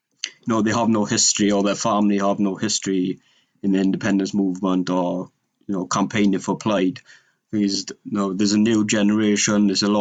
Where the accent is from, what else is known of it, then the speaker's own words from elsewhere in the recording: Llanelli, Wales, United Kingdom; growing up in Llanelli, I think you're just born there. I think it's, you know, entrenched in your DNA.